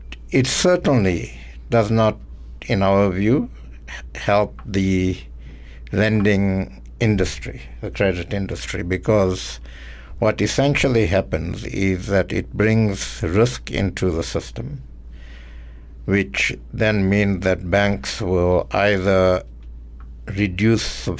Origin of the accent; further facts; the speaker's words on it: India; Just because I'm an Indian, you're asking me about Guptas.